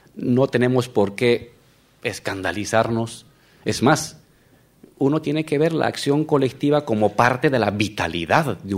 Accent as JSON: {"language": "Spanish", "country": "Bolivia", "said": "originaria campesina. En Bolivia"}